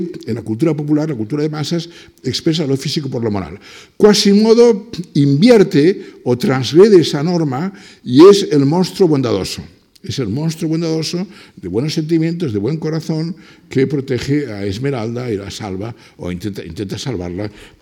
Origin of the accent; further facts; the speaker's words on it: Spain; en los años 40 y 50 en España, yo soy niño de la Guerra Civil